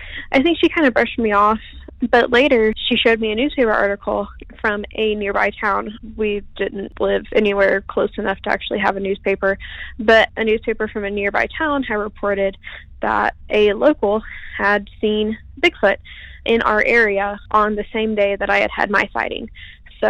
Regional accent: Texas, United States; I'm 20 now. This happened when I was around 12. I grew up in the Southeast Texas area. It's very heavily wooded.

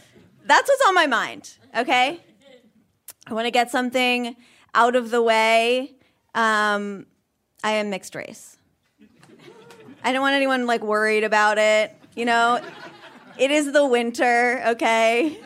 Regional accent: Vermont, United States; I grew up, I'm, like, really light-skinned, but I grew up feeling really black. I grew up in Vermont.

